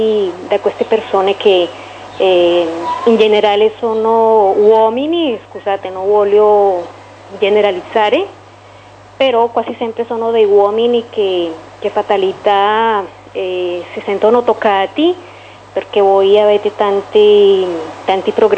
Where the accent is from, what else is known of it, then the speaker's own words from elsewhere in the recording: Colombia; Italian is a second language; now in Italy; No, io sono straniera, io sono dalla Colombia